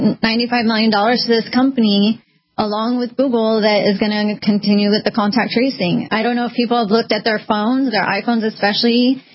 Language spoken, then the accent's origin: English; California, United States; moved away as an adult; Exactly. I come from California. I was raised in California. I know all the laws in California.